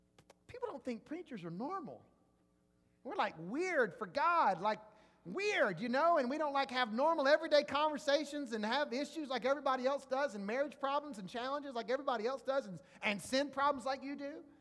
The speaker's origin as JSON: {"language": "English", "town": "Jackson", "region": "Mississippi", "country": "United States", "tie": "born or raised there", "moved": "yes", "said": "I moved to Louisiana. I grew up in Jackson, Mississippi, an Ole Miss fan."}